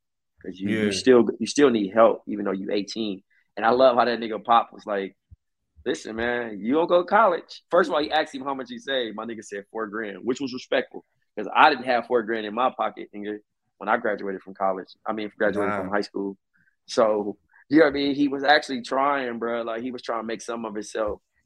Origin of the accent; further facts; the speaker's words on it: Compton, California, United States; And it's funny because being American, especially African American, you would think, especially me growing up, right? I'm from Compton.